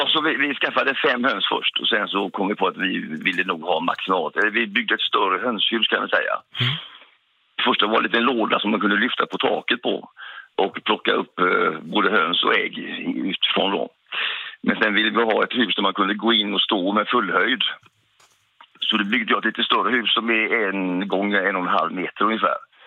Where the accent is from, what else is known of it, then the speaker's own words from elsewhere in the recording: West Sweden, Sweden; now in Västerhaninge, Sweden; Jag kommer från väster, säger jag. Men det hörs, säger de. Så lägger jag till Västerhaninge. Ja, vi flyttade hit upp för 16 år sedan, tvärs över Sverige.